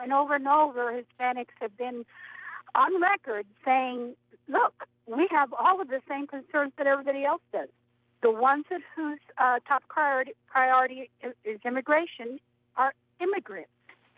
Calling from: Albany, New York, United States; I'm calling from Albany.

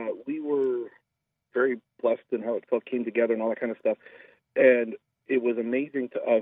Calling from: Delaware, United States; I'm from Delaware. That's why you kind of threw me there.

